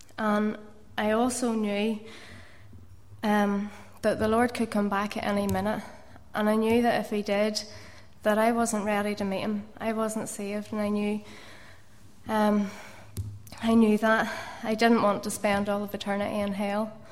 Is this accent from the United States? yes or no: no; Ballymena, Northern Ireland, United Kingdom; I was born and brought up in Ballymena, or as you say in Korean, born and reared in Ballymena. I was the eldest of four children